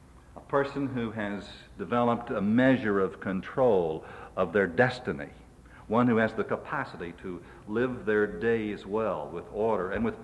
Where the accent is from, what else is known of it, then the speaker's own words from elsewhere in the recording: Virginia, United States; born there; Or, in my case, Southwest Virginia, from those hills in Southwest Virginia. Well, that's not where I came from. That's where my mother was when she gave birth to me